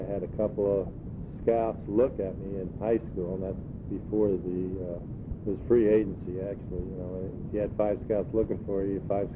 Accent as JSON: {"language": "English", "town": "Winter Park", "region": "Florida", "country": "United States", "tie": "born or raised there", "said": "I was born in Orlando, raised in Winter Park, which is a little town right outside of Orlando."}